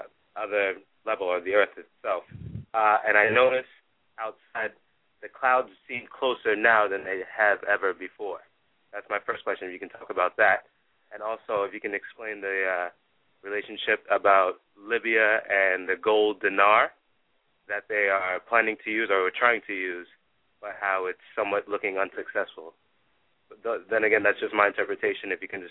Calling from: New Jersey, United States; I'm calling from New Jersey.

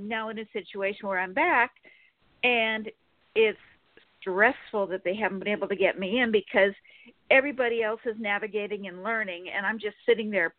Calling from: Sacramento, California, United States; from Sacramento, California.

